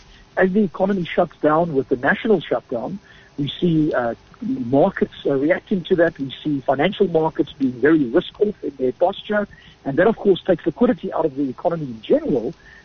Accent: South Africa; What I'm hoping for as a South African, of course, is that we move to the third quadrant

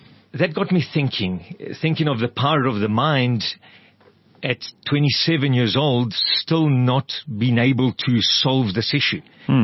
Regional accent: Udine, Friuli-Venezia Giulia, Italy; Obviously, I was born in Italy. So I'm Italian. I was born in Udine, north of Venice.

